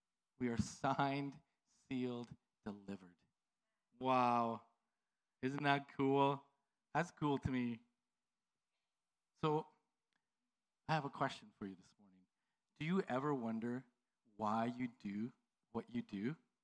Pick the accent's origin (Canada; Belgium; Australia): Canada; Calgary, Alberta; I grew up in Calgary. There's over 1 million people.